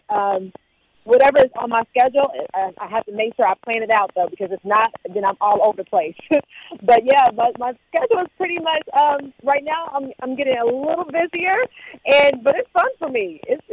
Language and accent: English; Texas, United States; also born or lived in West Virginia; now in Atlanta, United States; Actually, I was born in West Virginia, and then I was pretty much raised in Texas, but now I reside in Atlanta, Georgia.